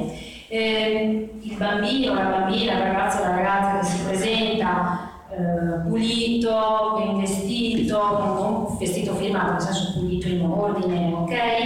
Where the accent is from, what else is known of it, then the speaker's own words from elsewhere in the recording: Bologna, Emilia-Romagna, Italy; dalle mie parti, le persone non si chiamano con il loro nome e cognome, si dice in una lingua, che idee, che vuol dire, quelli di, allora … sono, in realtà sono un po' bolognese